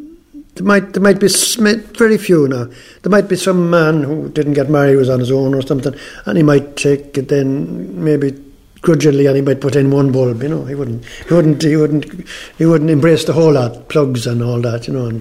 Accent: Connacht, Ireland; born there; I was born on a small farm in North Roscommon, the parish of Ardkern, and it's famous for the Rockingham Estate

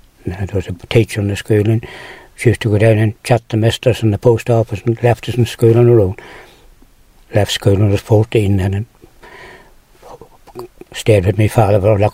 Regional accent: Florence Court, Northern Ireland, United Kingdom; At Florence Court, just further down at Florence Court, yes.

